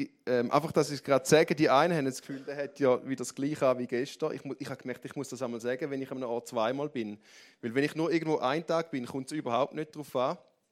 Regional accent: Eastern Switzerland, Switzerland; accent: Eastern Swiss German; Irgendwo ist das hergekommen, noch der Ostschweizer Dialekt.

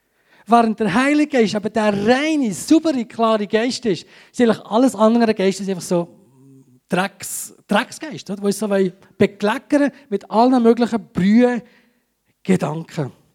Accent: Graubünden, Switzerland; Aber ihr wisst alle, wir sind Bündner, oder?

